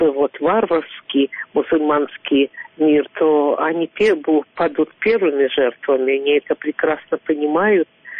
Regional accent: Belarus; во мне достаточно толерантный белорусский такой

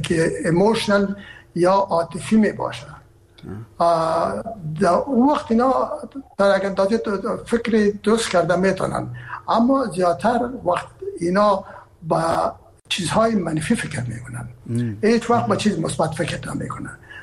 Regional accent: Herat, Afghanistan; من که هستم از هرات هستم و پدر مادر من هرات هستن

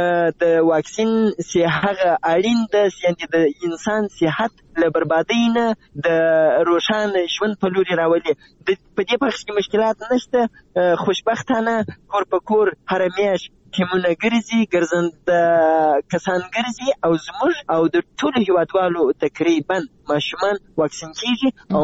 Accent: Zabul, Afghanistan; زه د زابل یم او پرون له زابل نه بل ورځ رالم تقریبا

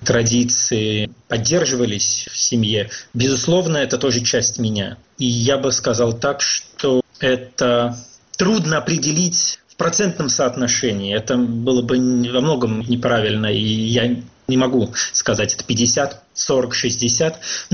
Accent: Russia; Я родился в России, воспитан в России, вырос, собственно, в этой стране. И для меня русская культура, русский язык, безусловно, являются таким фундаментом определенным.

